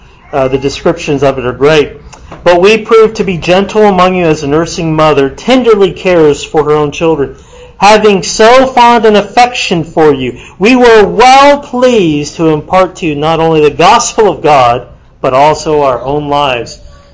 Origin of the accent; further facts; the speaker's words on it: Texas, United States; growing up in West Texas, being around the real men's men